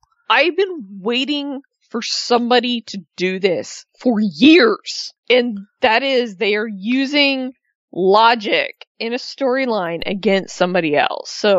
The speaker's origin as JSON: {"language": "English", "town": "Atlanta", "region": "Georgia", "country": "United States", "tie": "born or raised there", "said": "this emanated from my hometown, which I think, weren't they calling it Phillips Arena?"}